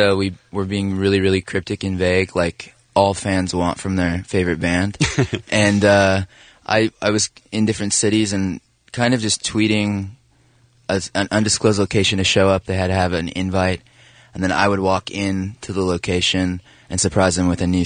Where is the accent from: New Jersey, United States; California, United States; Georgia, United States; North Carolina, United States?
California, United States; Temecula; I grew up in Temecula, California. I loved punk bands, going to shows.